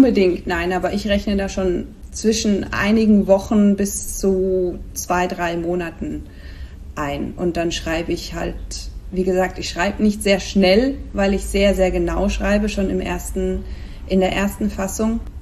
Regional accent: Switzerland; now in Spain; seit noch ein paar Jahren mehr lebe ich in Spanien, wohin ich gezogen bin aus der Schweiz. Wie man vielleicht manchmal am Akzent hören kann.

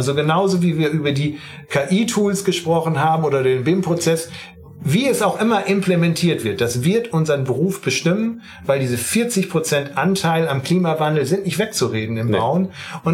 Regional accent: Northern Germany, Germany; Ich bin ja nun als Norddeutscher durchaus ein Fan von Helmut Schmidt

